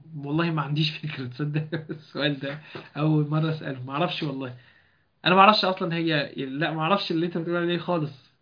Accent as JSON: {"language": "Arabic", "town": "Alexandria", "region": "Alexandria Governorate", "country": "Egypt", "said": "رغم ان انا اسكندرانية"}